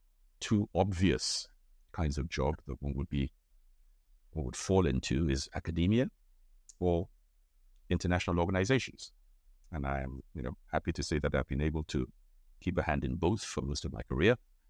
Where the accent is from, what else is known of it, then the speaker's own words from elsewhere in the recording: Nigeria; I'm Nigerian, was born in Nigeria, grew up there, went to school there.